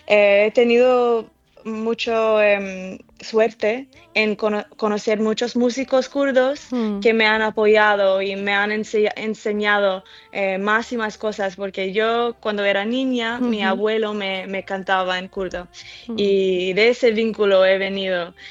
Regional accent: United States; yo crecí en Estados Unidos, siempre tuve esos sonidos en mi alrededor

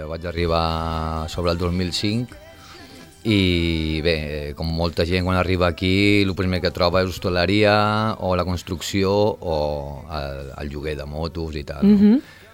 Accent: Balearic Islands, Spain; Que ja, pues, jo vinc de Mallorca

